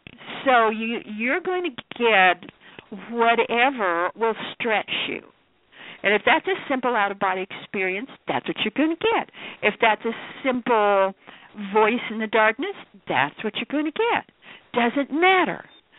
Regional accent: Idaho, United States; I come from Idaho, and I started Idaho's first nonprofit metaphysical corporation called Inner Forum.

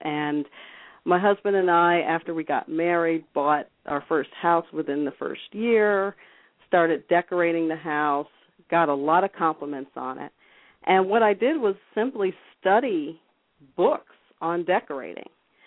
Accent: New York, United States; I was raised in upstate New York. I was in a military family that my father retired up there and grew up ther

